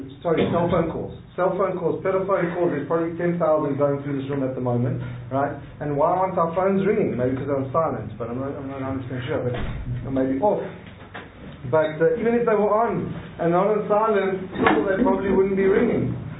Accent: South Africa; I mean, I'm from South Africa, so I'll say, if you go into Alexandra Township to one of the big gang members

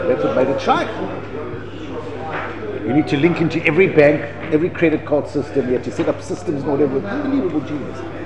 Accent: Pretoria, Gauteng, South Africa; Elon Musk, he's from my hometown, he's a Pretorian.

